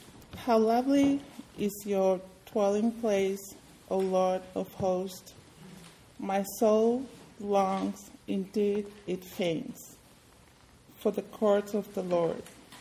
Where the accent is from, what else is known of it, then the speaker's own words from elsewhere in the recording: Tonga; So Sunday is really a day of worship and rest in Tonga. I grew up in the Methodist Church, and in our church, we have three services on Sunday. My family goes to all three every Sunday. I still remember when I was a little girl